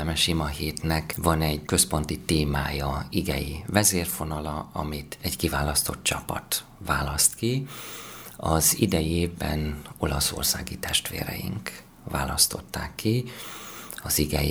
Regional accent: Hungary; különösen itt ugye a szomszédban érintettek vagyunk magyarként is

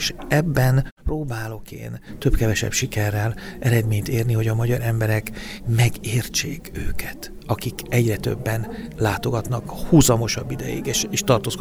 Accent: Hungary; Különösen magyarként, ugye a mi történelmünk, a mi kultúránk alapvetően nem egy befogadó kultúra.

